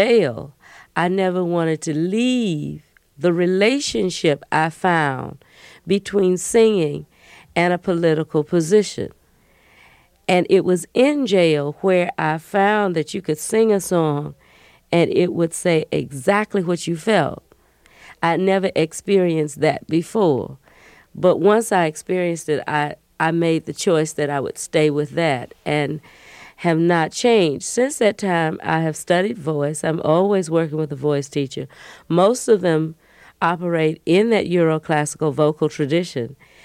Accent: Albany, Georgia, United States; I grew up in Albany. I never knew that there was anything different about the choral congregational style in Albany.

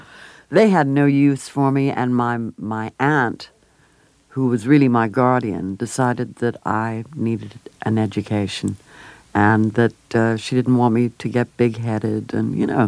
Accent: Beverly Hills, California, United States; and I was raised in Beverly Hills in L.A.

